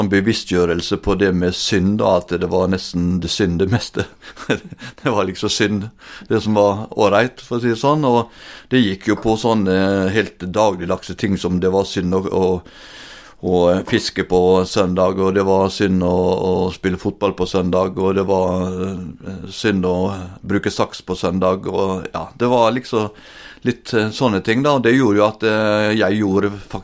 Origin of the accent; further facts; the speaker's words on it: Langevåg, Møre og Romsdal, Norway; jeg vokste opp på Sunnmøre, oppe med Ålesund, eller nærmere bestemt Langevåg. Der vokste jeg opp og ja, hadde egentlig et trygt kristent hjem som jeg vokste opp i.